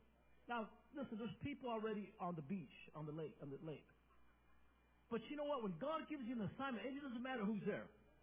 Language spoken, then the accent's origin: English; Las Vegas, Nevada, United States; Because, you know, I grew up in Las Vegas. I've lived there most of my life.